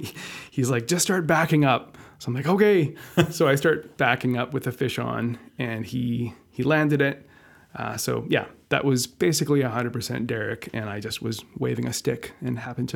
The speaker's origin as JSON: {"language": "English", "town": "Vancouver", "region": "British Columbia", "country": "Canada", "tie": "born or raised there", "said": "Sure. Yeah, I grew up in Vancouver in the False Creek area near Granville Island."}